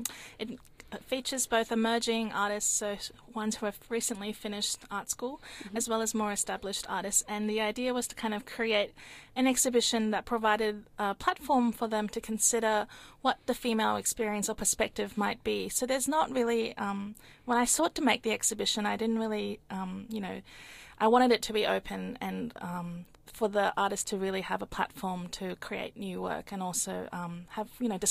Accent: Sydney, New South Wales, Australia; also born or lived in Canberra / London; now in Melbourne, Australia; I grew up in Sydney and then studied in Canberra and London and then moved here.

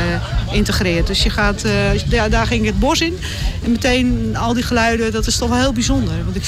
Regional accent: Schoonhoven, South Holland, Netherlands; Schoonhoven.

